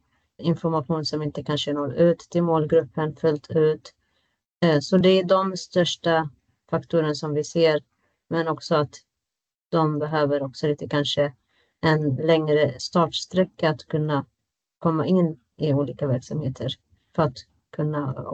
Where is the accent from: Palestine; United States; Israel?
Palestine; jag har en annan etnisk bakgrund och jag kommer från Palestina.